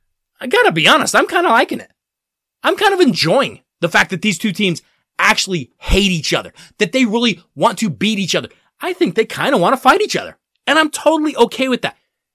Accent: Denver, Colorado, United States; We did also learn in the NBA playoffs that the Denver Nuggets, my hometown team, they are capable of winning a game in San Antonio, Texas.

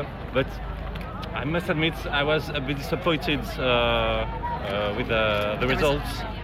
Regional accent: France; From France.

